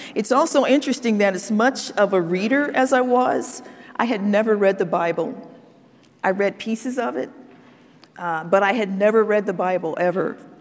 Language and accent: English; Detroit, Michigan, United States; I grew up poor in Detroit, Michigan, one of four girls. My mom was a single parent.